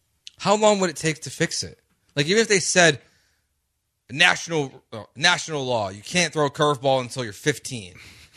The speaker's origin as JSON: {"language": "English", "region": "Illinois", "country": "United States", "tie": "born or raised there", "said": "where I grew up in Illinois, like, you didn't play baseball."}